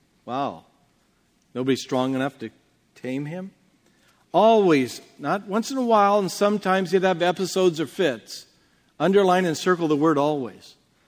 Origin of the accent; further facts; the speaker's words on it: Portland, United States; So having been born and raised in Portland, and knowing all the heartache that is there with alcoholism and the dark winters and all